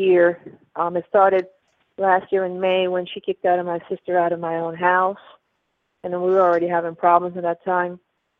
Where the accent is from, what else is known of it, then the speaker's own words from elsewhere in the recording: Pennsylvania, United States; in I'm in the US. I'm calling on the East Coast. I'm from Pennsylvania.